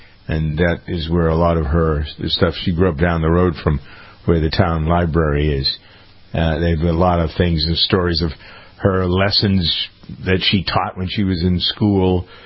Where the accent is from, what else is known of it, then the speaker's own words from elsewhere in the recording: Framingham, Massachusetts, United States; as all things important happen in my hometown of Framingham, that's where Krista McAuliffe came from.